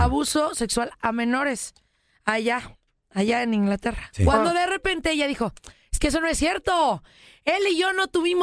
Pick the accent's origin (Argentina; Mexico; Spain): Mexico; Chihuahua; Porque yo también soy de Chihuahua.